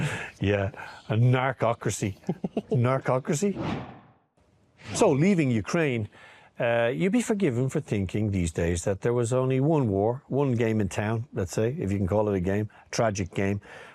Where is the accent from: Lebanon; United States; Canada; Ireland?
Ireland; Take it from me, I'm an Irishman.